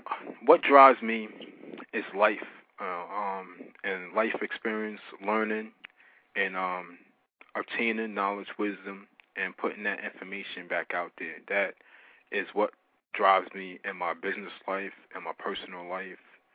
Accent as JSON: {"language": "English", "town": "Long Island", "region": "New York", "country": "United States", "tie": "born or raised there", "also_born_or_lived": "Brooklyn", "said": "Okay, I was born in Brooklyn, but raised out in Long Island. I lived in Long Island for the majority of my life."}